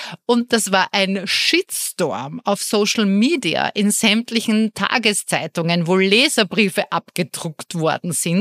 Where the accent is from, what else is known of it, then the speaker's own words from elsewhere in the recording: Austria; Bei uns in Österreich vor einigen Wochen ist unsere Wetterfee auf ORF, die Christa Kummer, die ist von der Bildfläche verschwunden worden